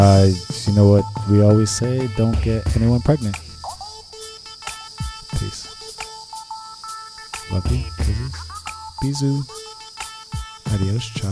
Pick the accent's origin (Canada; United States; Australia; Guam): Canada; I'm not Jamaican. I'm fucking Canadian.